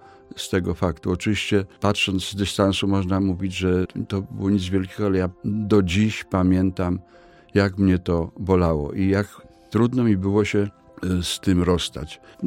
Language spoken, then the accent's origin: Polish; Dąbrowa Górnicza, Silesian Voivodeship, Poland; W 1945 roku ojciec się przeniósł do Dąbrowy Górniczej. Ja tam właśnie spędziłem dzieciństwo i młodość wczesną, tak do czasów maturalnych.